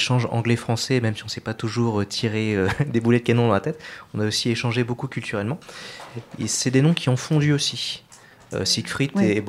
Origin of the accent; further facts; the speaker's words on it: France; Donc j'ai énormément d'ancêtres vikings. Mm-hmm. Et je suis français.